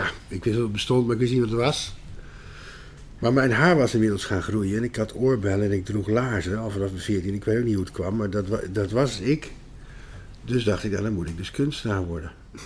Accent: Schiedam, South Holland, Netherlands; Ik kom uit Schiedam. Dat mag eigenlijk niemand weten.

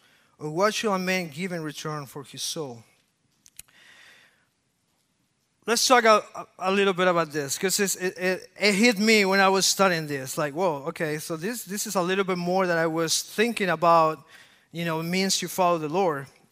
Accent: Chile; I remember when I came from Chile

